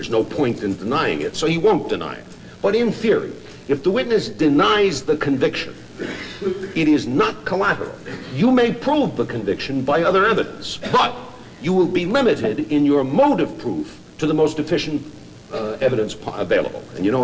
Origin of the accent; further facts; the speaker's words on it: New York, United States; Just within the last year, it has been picked up in my home state of New York.